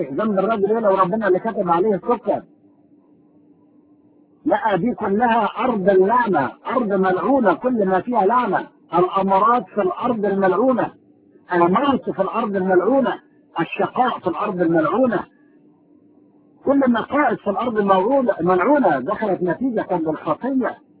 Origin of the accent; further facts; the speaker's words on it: Egypt; لكن احنا اتربينا في مصر وسمعنا كده.